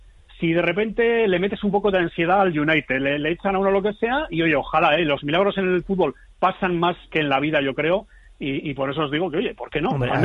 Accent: Bilbao, Basque Country, Spain; born there; yo también nací en Deusto, está lleno de tomateros esto

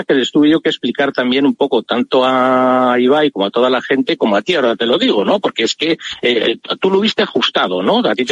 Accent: Bilbao, Basque Country, Spain; aparte que soy de Bilbao

